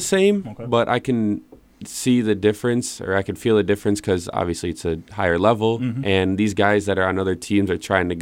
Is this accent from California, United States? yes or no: no; Portage, Wisconsin, United States; I'm from Portage. Yep. Just born and raised there. Just always been there. Never left.